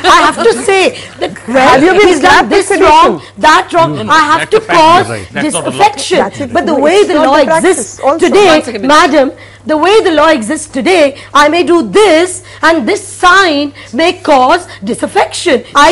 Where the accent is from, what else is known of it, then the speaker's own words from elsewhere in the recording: Rajasthan, India; Suppose I want one particular government to go, the government of my state to go, I come from Rajasthan.